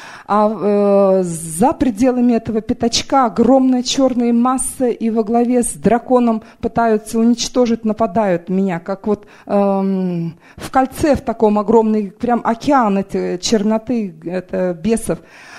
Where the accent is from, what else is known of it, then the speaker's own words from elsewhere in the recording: Vancouver, British Columbia, Canada; я из Ванкувера.